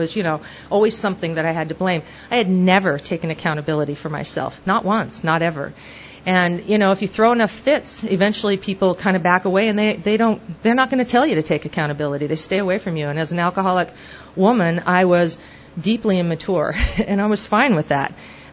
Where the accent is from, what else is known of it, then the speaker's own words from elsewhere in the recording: Oregon, United States; I'm from Oregon, you know, and I just wanted to learn how to surf.